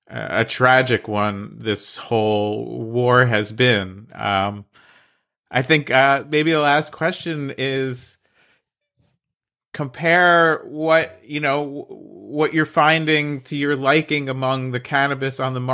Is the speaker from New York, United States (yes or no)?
no; New Jersey, United States; I'm from New Jersey, so welcome to the Garden State.